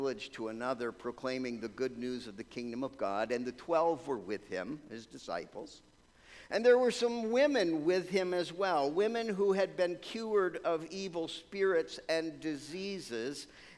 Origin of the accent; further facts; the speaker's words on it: New Berlin, New York, United States; also born or lived in Glens Falls; Because I was born in Glens Falls, I was raised in New Berlin, and it's clear that I was not from Brooklyn.